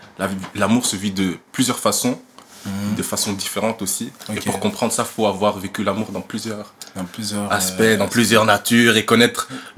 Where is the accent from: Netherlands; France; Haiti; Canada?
Netherlands; now in Belgium; Je suis néerlandais mais j'habite en Belgique